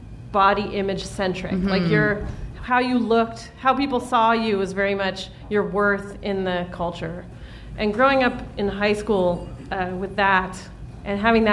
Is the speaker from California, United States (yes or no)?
yes; Hollywood, California, United States; Well, I grew up in Hollywood. My big sister, I have two older sisters